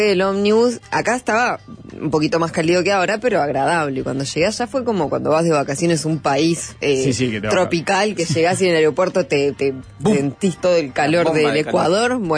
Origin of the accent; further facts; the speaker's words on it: Rosario, Santa Fe, Argentina; born there; Yo nací en Saladillo, cerca, bastante cerca de donde nació Messi, que es La Bajada.